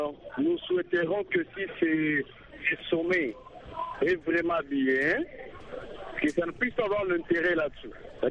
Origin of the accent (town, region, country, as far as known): DR Congo